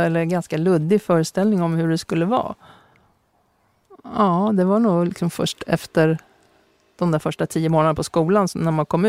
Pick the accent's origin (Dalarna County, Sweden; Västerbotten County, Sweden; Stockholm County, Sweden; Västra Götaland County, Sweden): Stockholm County, Sweden; Ingarö; Jag är uppvuxen på Ingarö. Såg väl knappt en polisbil där ute. Det hände inte så mycket heller.